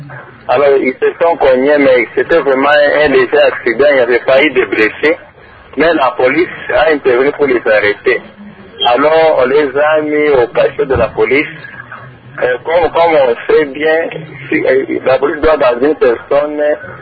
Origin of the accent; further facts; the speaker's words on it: Kamina, Haut-Lomami, DR Congo; J'ai un cas que j'ai vécu ici, chez moi, à Kamina.